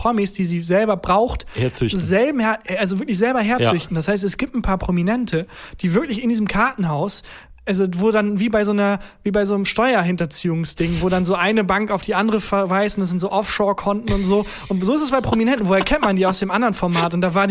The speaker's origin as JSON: {"language": "German", "town": "Bielefeld", "region": "North Rhine-Westphalia", "country": "Germany", "said": "ich komme aus Bielefeld."}